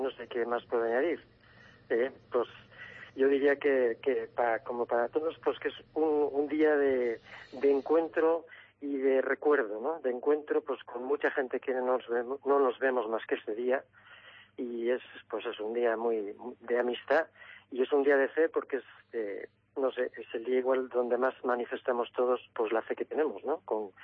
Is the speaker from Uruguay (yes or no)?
no; Yebra, Castilla-La Mancha, Spain; Yo soy nacido en Yebra y soy de Yebra y estoy domiciliado en Yebra, aunque pues por motivos de trabajo me haya tenido que trasladar. O sea que este es mi pueblo, aquí nací y aquí me bautizaron